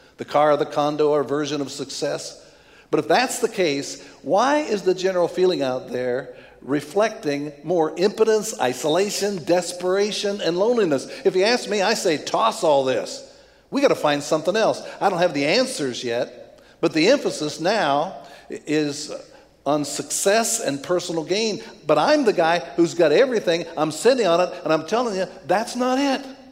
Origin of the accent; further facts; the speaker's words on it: Kentucky, United States; So even though I'm from Kentucky and even though I'm over 70